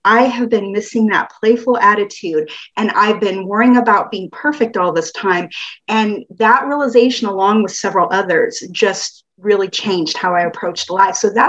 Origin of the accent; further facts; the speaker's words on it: Oregon, United States; So first of all, I had the pleasure of growing up in Oregon in a big extended family.